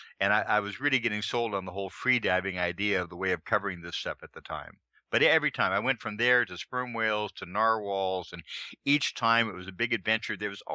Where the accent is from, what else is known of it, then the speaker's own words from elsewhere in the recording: San Diego, California, United States; There had been gray whales in San Diego. I grew up in San Diego.